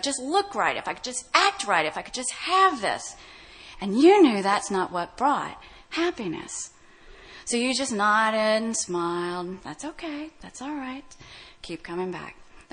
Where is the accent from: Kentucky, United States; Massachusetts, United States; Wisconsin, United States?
Kentucky, United States; Louisville; In college, I was telling girls, because I came from Louisville, Kentucky, that I dated Tom Cruise.